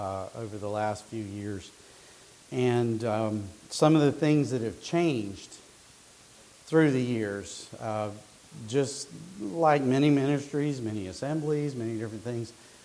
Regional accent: Asheville, North Carolina, United States; I grew up in Asheville, and there have been different speakers that came to Asheville from here, but I've never been up here myself.

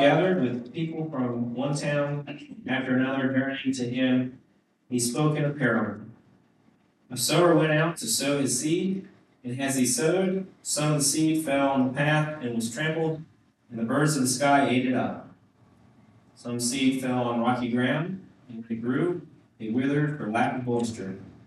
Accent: Kansas, United States; Now, I grew up in Kansas, as most of you have heard. My parents were farmers. They farmed over 3,000 acres.

